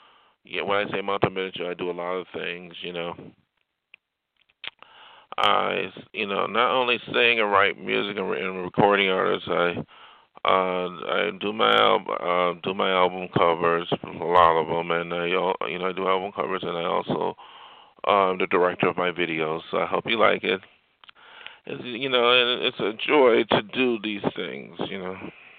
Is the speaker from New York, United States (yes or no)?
yes; New York, United States; I'm not from New York City. I'm actually from the state of New York, but that's where I'm from.